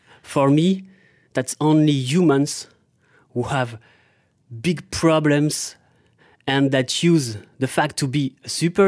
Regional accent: Troyes, Grand Est, France; English is a second language; I'm from Troyes, a small town 200 kilometers at the east of Paris, mm-hmm. in Champagne region.

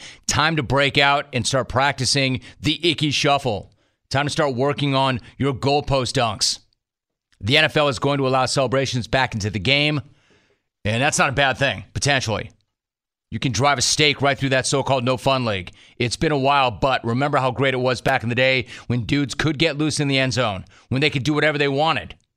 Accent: Sacramento, California, United States; dude, I'm from Sacramento.

